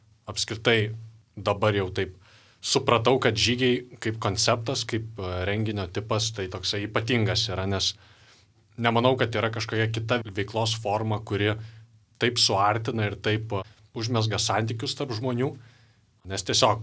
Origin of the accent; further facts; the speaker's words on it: Vilnius, Vilnius County, Lithuania; esu iš Vilniaus, studijuoju.